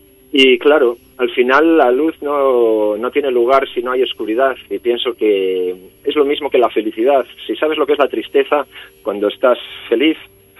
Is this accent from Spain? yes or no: yes; Galicia, Spain; first language Galician; Spanish is a second language; Yo pues canto en gallego pues porque es mi lengua natal